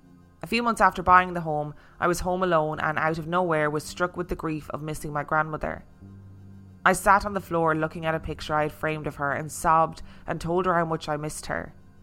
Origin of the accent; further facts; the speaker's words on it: United States; I grew up in America and have been to many state fairs, and I've never seen a camel at these fairs.